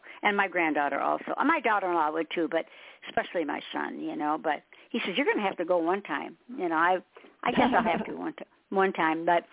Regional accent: Michigan, United States; You know, I think I've been here 21 years because I'm from Michigan.

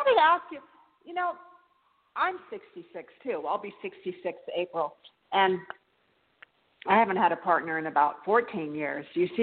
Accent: Santa Barbara, California, United States; You're right. I'm from Santa Barbara.

